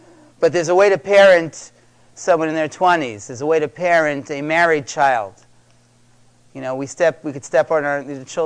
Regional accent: Chicago, Illinois, United States; I come from Chicago, and weather isn't that different.

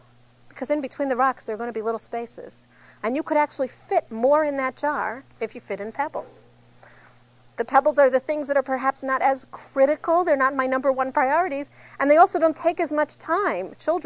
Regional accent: New York, United States; But I'm from New York. There are things one does not do in New York, like you do not go to the bank on lunch hour.

